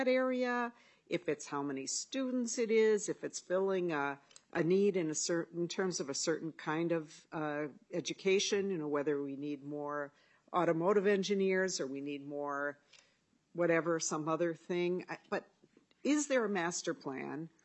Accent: Rochester, Minnesota, United States; I'm from Rochester, and this project that at Rochester Community and Technical College, it's been around for a while.

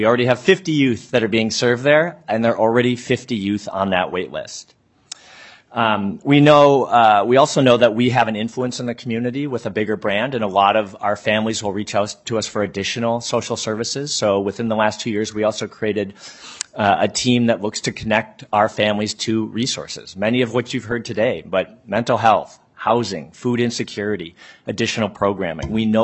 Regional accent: Upsala, Minnesota, United States; when I was a senior in high school in central Minnesota, my hometown of Upsala

